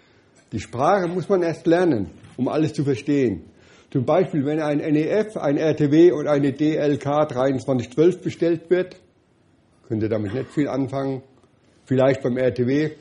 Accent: Germany; Ich als Deutscher, ich will um 6 Uhr essen.

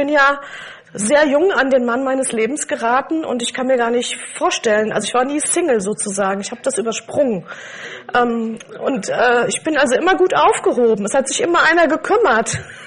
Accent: Germany; Was mich wirklich interessiert, ist das, was in meiner Heimat passiert, in unserem Land passiert. Und ich kann anders beten für Deutschland.

